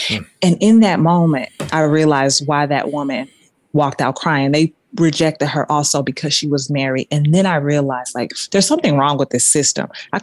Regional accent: United States; I am a Black woman. I am an American. Yeah, born and raised in the inner cities, really growing up kind of rough.

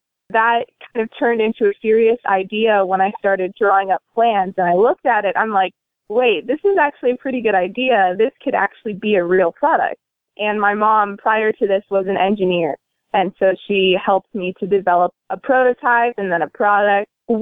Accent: San Luis Obispo, California, United States; I am from San Luis Obispo, California. Born here and grew up here my whole life. And I'm in love with this community.

